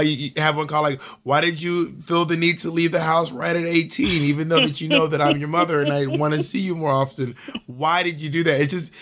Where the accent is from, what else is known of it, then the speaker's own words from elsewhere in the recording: Georgia, United States; also born or lived in Alabama / Mississippi; now in New York City, United States; But I am a Southerner. I was born and raised in Georgia. And I was raised in Alabama and Mississippi, too. But I just don't have a Southern accent.